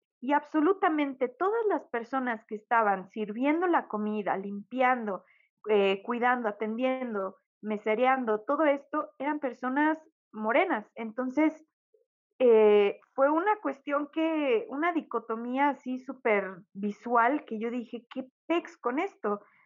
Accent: Mexico; nosotros mismos como mexicanos, luego menospreciamos a los otros mexicanos solo por ser de provincia

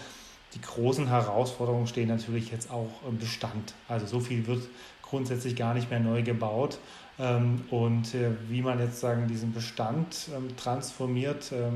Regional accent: Stuttgart, Baden-Württemberg, Germany; also ich komme aus Stuttgart

